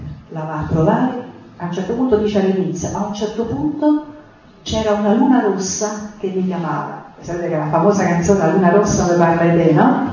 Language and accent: Italian; Rome, Lazio, Italy; io che sono romana di Roma